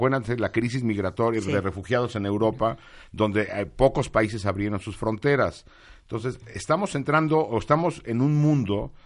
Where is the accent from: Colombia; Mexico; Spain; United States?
Mexico; yo como mexicano